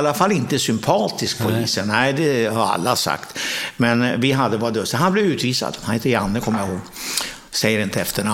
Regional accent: Nacka, Stockholm County, Sweden; Jag kommer ihåg när vi flyttade ut från Stockholm, för jag föddes i Stockholm 1948, då grät min mamma för att flytta ut på landet.

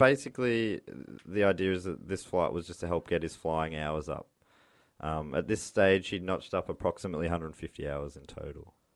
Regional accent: Moorabbin, Victoria, Australia; From Moorabbin Airport. I grew up in Moorabbin.

